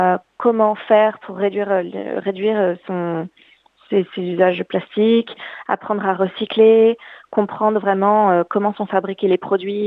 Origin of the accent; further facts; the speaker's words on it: Nice, Provence-Alpes-Côte d'Azur, France; also born or lived in Vietnam; now in Australia; moi je viens du sud de la France, de Nice.